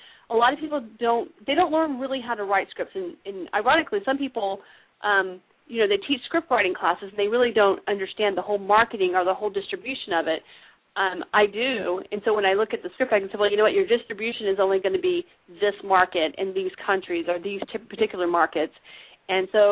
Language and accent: English; Texas, United States; I grew up in Texas.